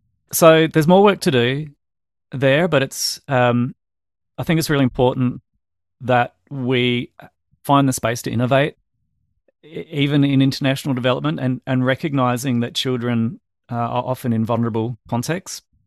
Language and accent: English; Australia; And I'm speaking as an Australian person supporting a project in Kenya.